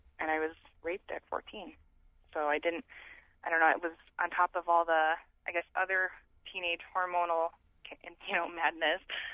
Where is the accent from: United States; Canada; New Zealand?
United States; Montana; And so we were raised in Montana